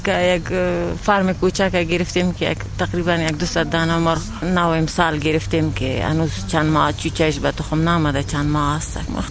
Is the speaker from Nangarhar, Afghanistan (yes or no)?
yes; Jalalabad, Nangarhar, Afghanistan; من خود از جلال آباد هستم، شوهرم از دمی کابل از دمی جاروسی کردیم آمدیم.